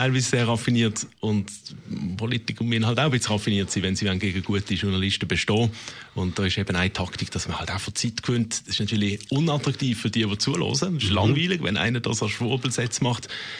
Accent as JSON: {"language": "German", "town": "Basel", "region": "Basel-Stadt", "country": "Switzerland", "said": "Und, wenn man als Basler nach Zürich eingeladen wird, dann sollte man sich gut vorbereiten."}